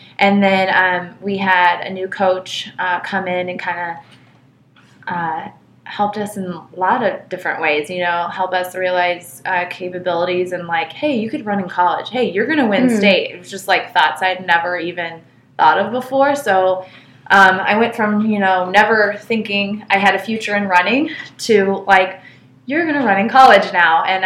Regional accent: Indianapolis, Indiana, United States; So I am from Indianapolis. I went to Catholic grade school, St. Pius. I went to Cathedral High School. And I went to Purdue.

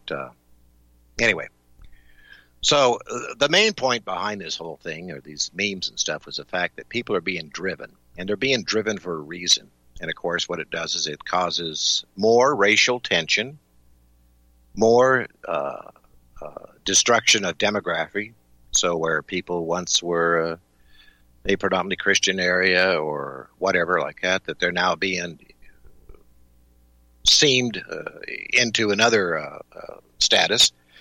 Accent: Montana, United States; but I'm from Montana. Well, I wasn't originally. Well, actually, I was conceived here.

